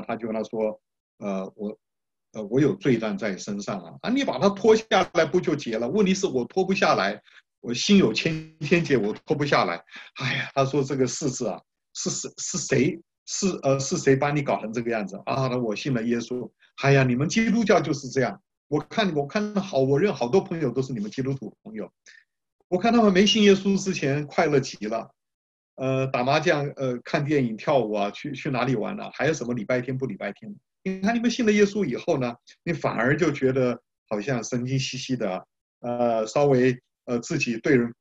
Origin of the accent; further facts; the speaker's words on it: China; 我们中国人自古来说